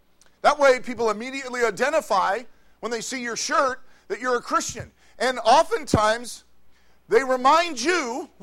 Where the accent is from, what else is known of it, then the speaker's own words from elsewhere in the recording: Fair Oaks, California, United States; I was from this area, right, in this neighborhood. I grew up in Fair Oaks, went to Del Campo High School. I was in this area.